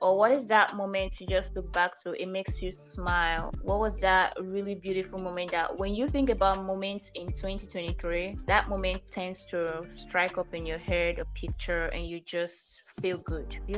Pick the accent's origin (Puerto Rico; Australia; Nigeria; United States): Nigeria; Owerri, Imo; I'm from Imo State, Owerri West.